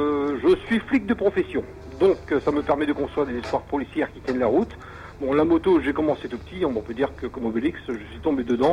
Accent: Carvin, Hauts-de-France, France; born there; now in Normandy, France; Je suis né à Carvin, dans le Pas-de-Calais.

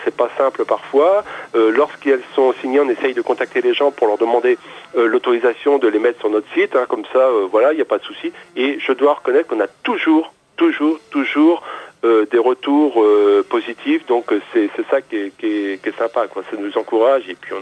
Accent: Châteaudun, Centre-Val de Loire, France; je suis originaire de Châteaudun

